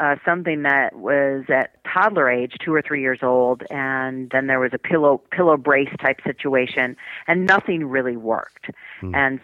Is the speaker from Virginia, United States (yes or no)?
no; Detroit, Michigan, United States; I am a Michigan native. I was born in the Detroit area.